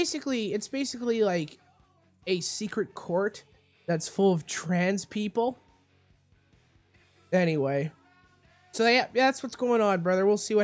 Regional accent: Canada; That means I'm back in my home country, baby.

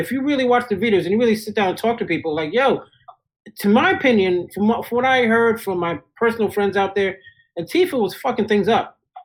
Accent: New Jersey, United States; I'm from Jersey. I make insensitive jokes.

